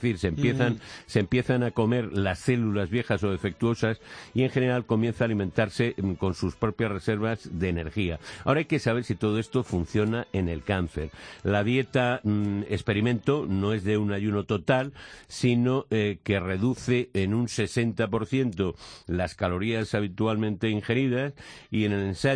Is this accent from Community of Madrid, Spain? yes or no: yes; Madrid, Community of Madrid, Spain; yo como madrileño